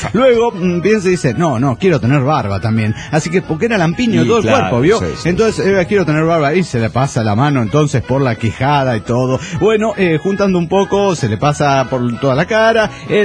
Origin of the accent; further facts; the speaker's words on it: Córdoba, Argentina; Hola, ¿qué tal, amigos? … de Córdoba, Argentina.